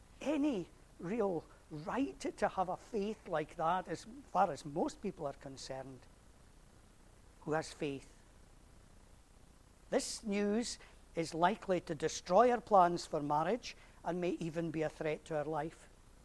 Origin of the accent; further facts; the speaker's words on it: Galashiels, Scotland, United Kingdom; I grew up in Gala, hence I can call myself a Galilean.